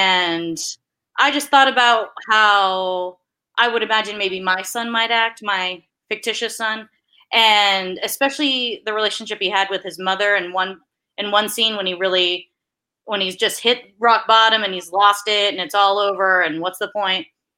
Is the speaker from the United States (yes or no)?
yes; Annapolis, Maryland, United States; And I made it my own in that I did set it in my hometown of Annapolis, Maryland.